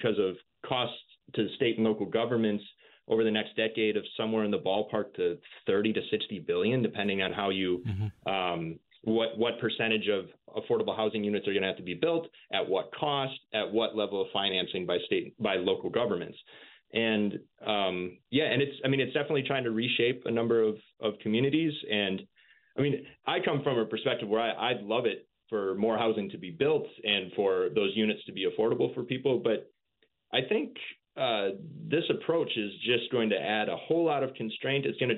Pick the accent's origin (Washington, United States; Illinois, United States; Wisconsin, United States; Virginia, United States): Wisconsin, United States; because it's a touching story from my hometown in Wisconsin.